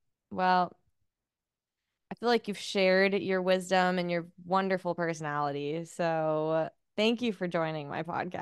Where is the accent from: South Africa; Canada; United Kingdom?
Canada; Whistler, British Columbia; like I'm from Whistler.